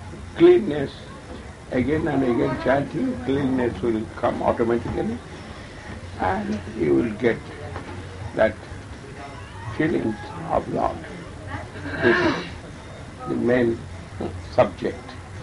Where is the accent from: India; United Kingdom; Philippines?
India; English is a second language; moved away; I come out first from India, 1992. And within this period, 10 times I come out from India.